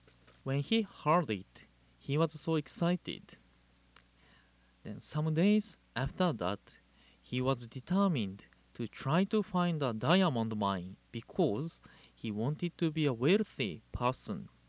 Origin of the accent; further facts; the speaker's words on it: Japan; now in Hawaii, United States; Since I was born and raised in Japan, I am very happy to hear good comments about Japan.